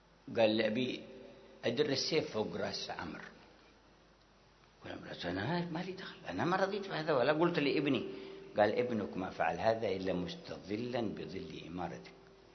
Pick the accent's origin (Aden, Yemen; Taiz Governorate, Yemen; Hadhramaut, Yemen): Hadhramaut, Yemen; يذكرون قرية من القرى عندنا في حضرموت